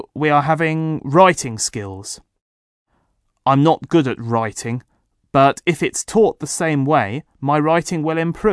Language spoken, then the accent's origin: English; Poland; English is a second language; 5 students are from Japan, 3 from France, 1 girl is from Germany, and I'm from Poland.